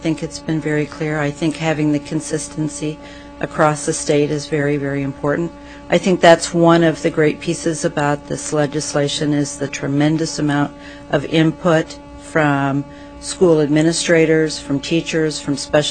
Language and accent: English; Anchorage, Alaska, United States; I'm from Anchorage, Alaska.